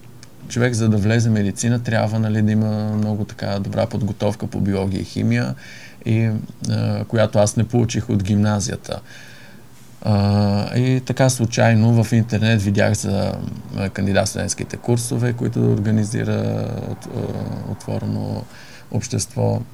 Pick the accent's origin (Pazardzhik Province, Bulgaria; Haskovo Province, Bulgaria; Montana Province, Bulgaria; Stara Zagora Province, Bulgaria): Montana Province, Bulgaria; Montana; Да, също съм от Монтана.